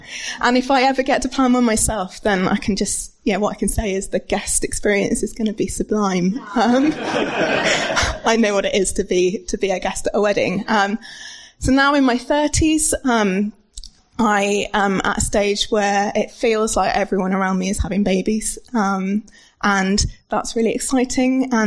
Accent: South West England, United Kingdom; I'm almost 35. I grew up in Cornwall and I studied at Falmouth and then I left never to return.

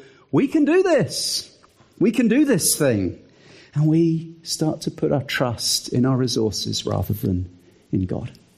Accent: United Kingdom; There's something about we Brits which makes us hold back.

